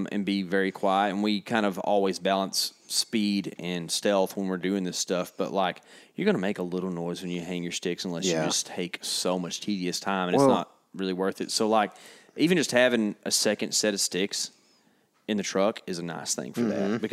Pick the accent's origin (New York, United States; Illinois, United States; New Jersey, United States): Illinois, United States; Everybody, I'm from Northern Central Illinois. I'm from Eastern Central Illinois.